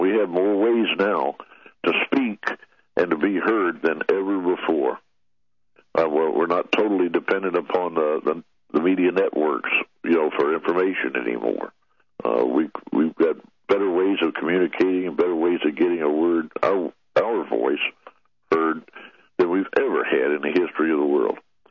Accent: Topsy, Louisiana, United States; Well, I grew up in Southwest Louisiana. I grew up on a farm outside Topsy, Louisiana, which if you haven't heard of, that's just outside Gillis, Louisiana.

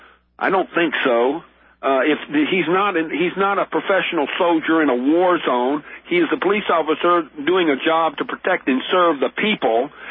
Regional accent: Louisiana, United States; now in Arkansas, United States; I was born and raised in Louisiana, but that doesn't mean that I am a legal resident of the area. I have a home here in Arkansas.

